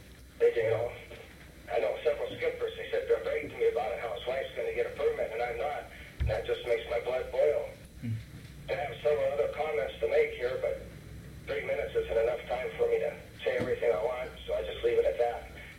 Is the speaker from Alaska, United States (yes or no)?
yes; Petersburg, Alaska, United States; I was born and raised in Petersburg, Alaska, born in 1959